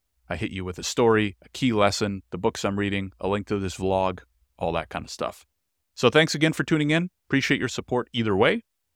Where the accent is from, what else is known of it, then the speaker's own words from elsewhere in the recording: Canada; but I am Jewish and I've had a very privileged life in Canada, growing up in Canada